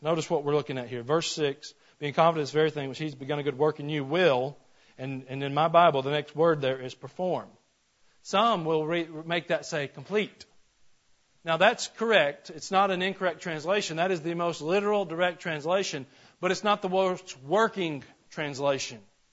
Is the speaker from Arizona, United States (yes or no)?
no; Georgia, United States; And I grew up in Northeast Georgia, and in Northeast Georgia we had the Tallulah Gorge.